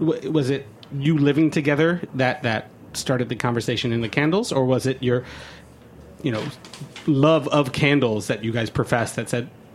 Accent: New York, United States; I grew up in Westchester, New York.

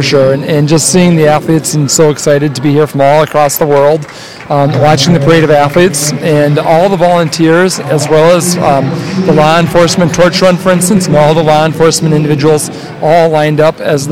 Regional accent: Minneapolis, Minnesota, United States; And I'm from Minneapolis, Minnesota.

